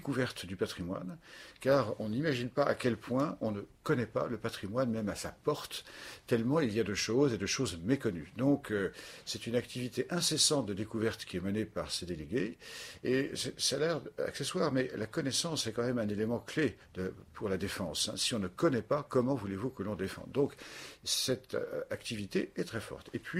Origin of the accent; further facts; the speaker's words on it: Île-de-France, France; Je suis né en Seine-et-Marne. Et je me souviens, enfant, quand j'avais ma première mobilette, je me suis baladé à travers tout le département